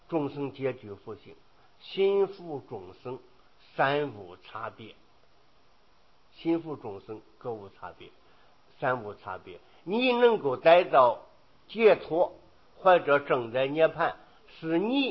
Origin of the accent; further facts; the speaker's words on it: China; 我们中国人